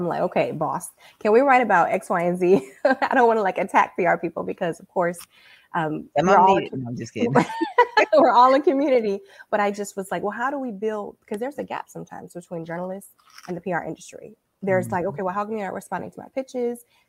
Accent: Detroit, Michigan, United States; Born and raised in Detroit.

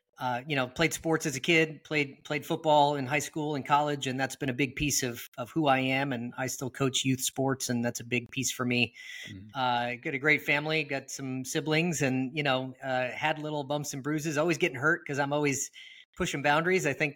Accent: California, United States; I grew up in Northern California, primarily born in the Bay Area, lived up out that way as a kid. Seventh grade on was here in the kind of Sacramento area, okay.

